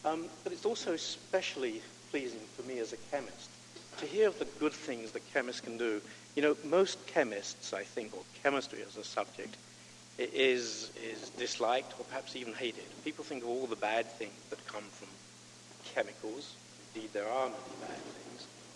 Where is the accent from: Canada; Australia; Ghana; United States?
Canada; now in Vancouver, Canada; So I assume that I was asked to give the thanks because as a Canadian chemist, I've known Professor Gillette for many years.